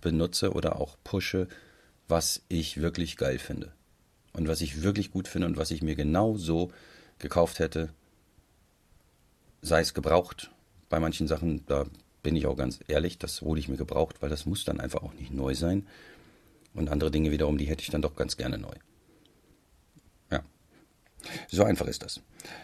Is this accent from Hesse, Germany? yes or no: yes; Hesse, Germany; das macht für mich als Hesse natürlich nochmal viel sympathischer.